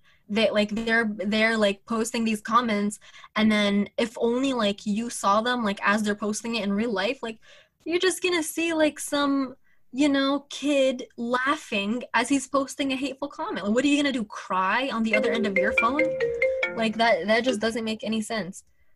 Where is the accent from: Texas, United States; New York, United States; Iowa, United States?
New York, United States; born there; by ethnicity, I'm a Palestinian. I was born in New York, and I've never seen Palestine, unfortunately.